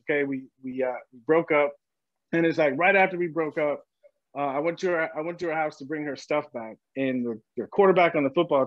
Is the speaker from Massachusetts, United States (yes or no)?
no; San Diego, California, United States; And I grew up in San Diego, so it was around.